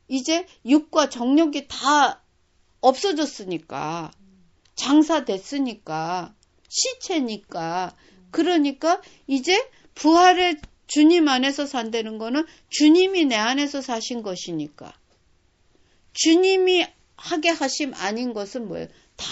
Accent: South Korea; 저도 한국 사람이니까 독도가 우리나라 하고서 자란 사람이고

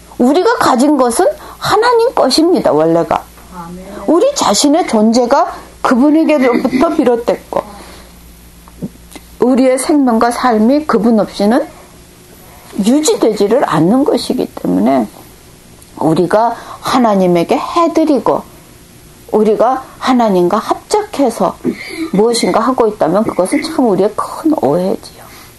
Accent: South Korea; 그 사람들이 나를 한국 사람으로 보고 크리스천으로 본다. 내가 한국 사람의 대표가 된 것 같고요.

